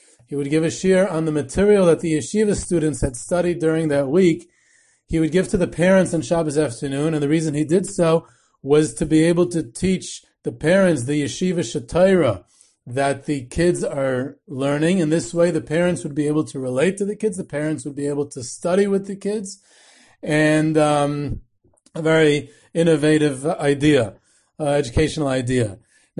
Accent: Muncie, Indiana, United States; And in fact, when I grew up in Muncie, I remember Naftali Friedler, a very distinguished individual.

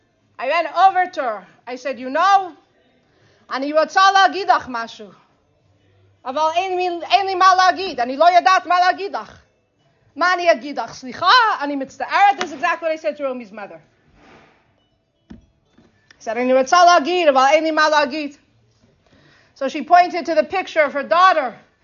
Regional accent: New York, United States; And I'm from New York. It doesn't snow anymore.

